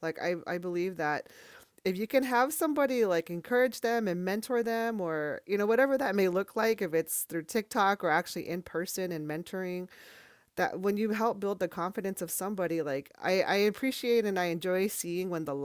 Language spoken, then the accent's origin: English; Laguna Pueblo, New Mexico, United States; I'm from Laguna Pueblo, which is located right outside of Albuquerque, New Mexico. And so that's where I'm from. My village is called Powati.